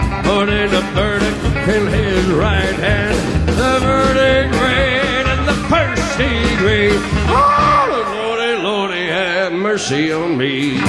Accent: San Diego, California, United States; We're from San Diego, so, you know, sea level

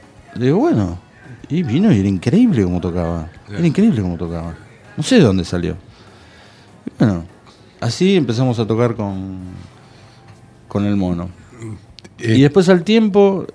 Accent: Buenos Aires, Argentina; yo soy de ahí, de Devoto

